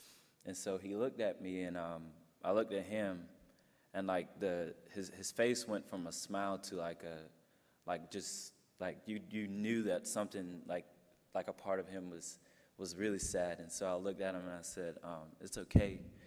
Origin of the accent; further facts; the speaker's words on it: United States; no, I'm from America, yo soy de Americano.